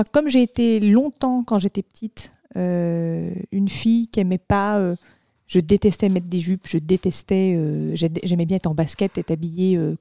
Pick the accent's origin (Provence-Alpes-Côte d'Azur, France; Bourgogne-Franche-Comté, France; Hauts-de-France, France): Bourgogne-Franche-Comté, France; Beaune; Moi, je viens de Beaune.